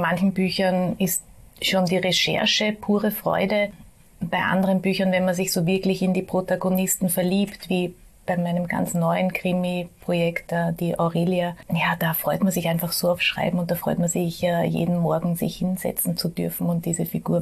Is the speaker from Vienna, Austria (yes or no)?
yes; Vienna, Austria; ich bin Wienerin. Habe mein ganzes Leben lang, also 52 Jahre bis jetzt hier gelebt